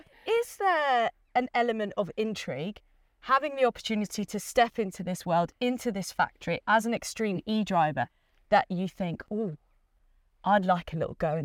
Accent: New Zealand; As a Kiwi

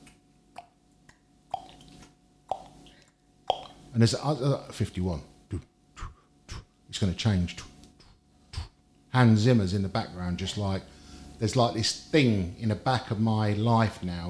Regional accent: York, Yorkshire and the Humber, United Kingdom; born there; And actually, when I was born in York

